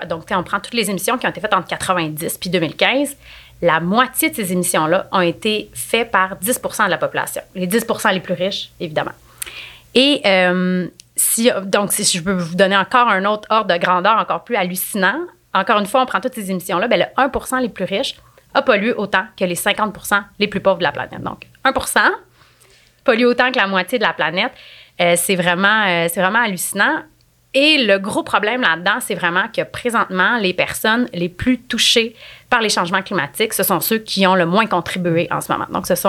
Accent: Quebec, Canada; Nous, en tant que Québécois, en tant que Canadiens, on fait plein de petits gestes.

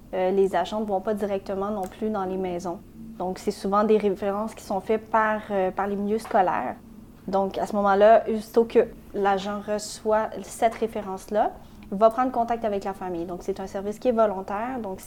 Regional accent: Anjou, Quebec, Canada; also born or lived in Saint-Léonard; je suis née à Saint-Léonard et j'ai grandi à Anjou. Donc, c'est un quartier que j'ai vu évoluer pratiquement toute ma vie.

